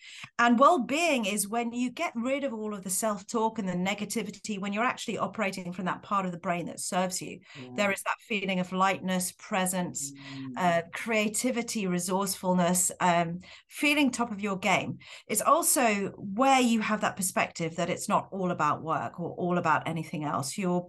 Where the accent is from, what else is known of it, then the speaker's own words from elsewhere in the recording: London, United Kingdom; also born or lived in Singapore / Switzerland / France; I'm originally from the UK. I'm a Londoner, and we've been back in the UK for a year and a half. Before that, I lived in Singapore for 18 years, and I have moved around. I've lived in Switzerland before, I've lived in France.